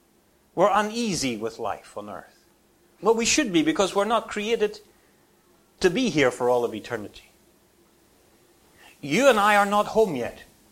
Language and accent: English; Ireland; He grew up in a town near where I grew up in Ireland.